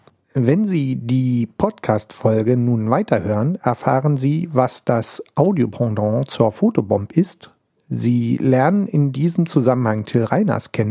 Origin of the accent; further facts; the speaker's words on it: Berlin, Germany; Als Berliner, der die Radioszene in NRW nicht wirklich kennt